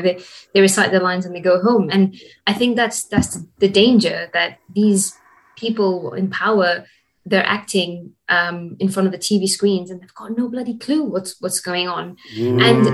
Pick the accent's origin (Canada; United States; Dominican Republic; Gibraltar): Gibraltar; now in London, United Kingdom; I grew up in Gibraltar